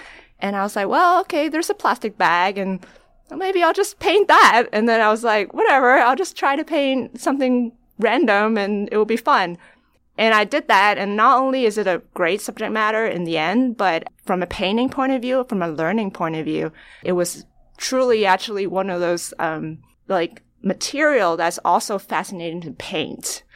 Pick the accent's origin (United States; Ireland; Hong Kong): Hong Kong; like I grew up in Hong Kong, and growing up, my parents loved taking me to the beach.